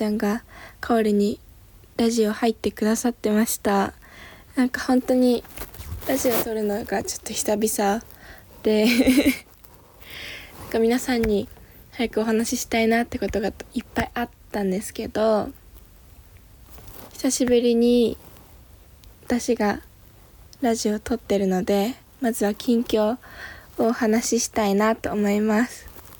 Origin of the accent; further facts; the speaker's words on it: Aomori, Japan; 生まれも育ちも青森県、